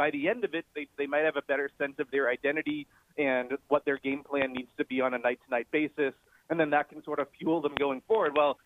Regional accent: Toronto, Ontario, Canada; I'm from Toronto. I know what that building is like in the playoffs.

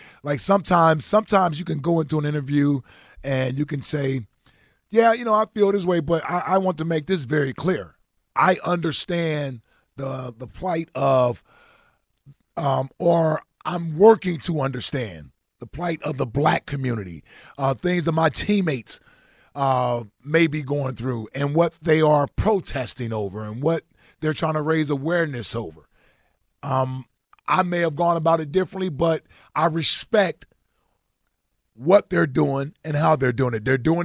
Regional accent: Cincinnati, Ohio, United States; And I got to tell you, I grew up in Cincinnati, you know, inner city, and I had my struggles growing up.

